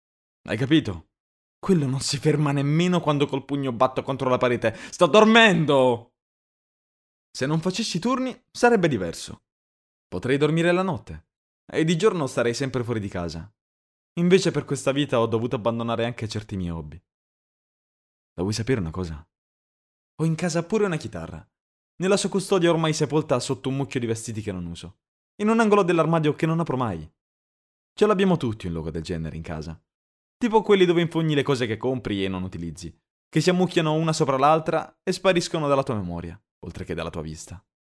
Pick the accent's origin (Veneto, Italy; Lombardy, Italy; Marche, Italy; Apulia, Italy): Lombardy, Italy; Milan; Sono milanese io, abbiamo il pepe al culo.